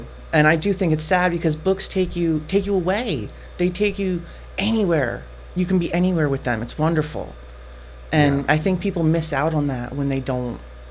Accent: Vincentown, New Jersey, United States; No, I was born in Mount Holly, and I grew up in, like, the Vincentown area, so not very far from here. And, yeah, just middle of the woods on the side of 206.

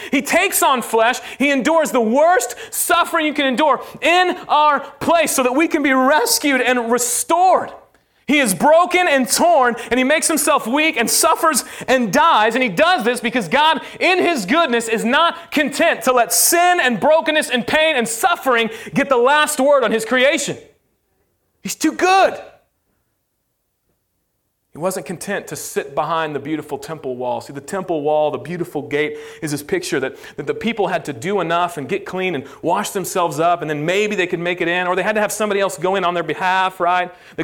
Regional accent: Lawton, Oklahoma, United States; I grew up in Lawton, Oklahoma. Anybody know where that is? You get extra bonus points if you do. Awesome. That's where I grew up.

